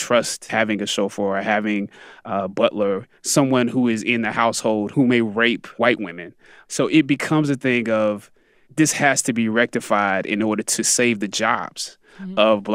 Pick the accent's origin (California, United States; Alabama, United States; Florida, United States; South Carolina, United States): South Carolina, United States; Anderson; You know, I'm from Anderson, South Carolina, but I grew up in the South.